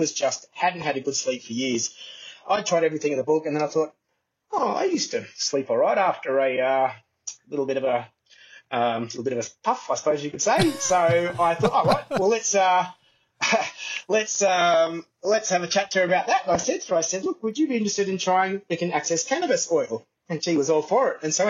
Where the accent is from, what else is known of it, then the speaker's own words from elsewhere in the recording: Gold Coast, Queensland, Australia; growing up on the Gold Coast and, surfing, and there was a little bit of cannabis around.